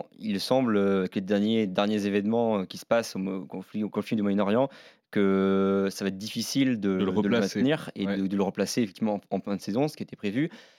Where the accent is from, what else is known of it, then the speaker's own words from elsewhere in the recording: France; même en tant que supporter, en tant que Français